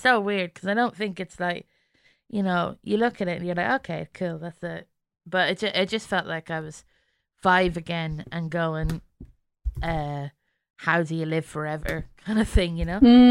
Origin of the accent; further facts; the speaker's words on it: London, United Kingdom; born there; also born or lived in Germany / Ireland; I went to school in London for like a year. I was born in London and I moved to Germany and then to Ireland and back to London.